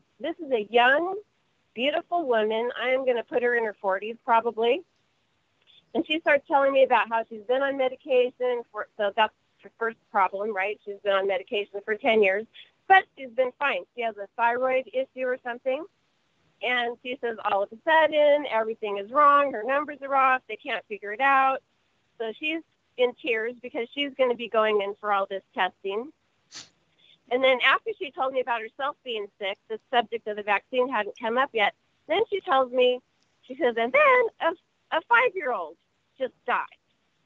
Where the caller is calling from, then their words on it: California, United States; Hello, I'm here in SoCal.